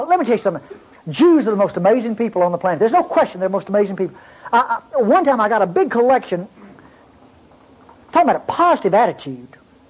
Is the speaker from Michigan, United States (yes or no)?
no; Eupora, Mississippi, United States; Now you can check, and I'm from Eupora, Mississippi.